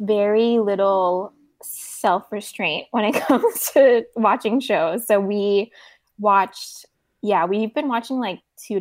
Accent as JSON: {"language": "English", "country": "South Korea", "tie": "born or raised there", "second_language": "English", "said": "I grew up in Korea, so a lot of my childhood entertainment was like Korean kids shows."}